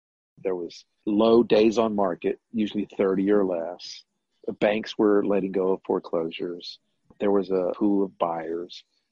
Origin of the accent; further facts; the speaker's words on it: San Antonio, Texas, United States; also born or lived in Las Vegas, United States; I'm originally from San Antonio. I'd been born and raised here. And then in 2009, I moved to Las Vegas for real estate opportunity.